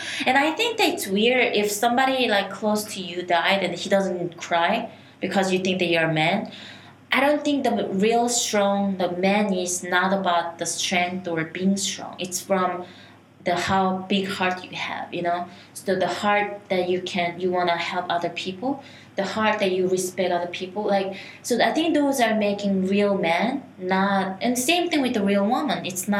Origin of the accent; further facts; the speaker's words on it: South Korea; English is a second language; now in United States; I was growing up in Korea. We do have a four seasons, like spring, summer, fall, and winter.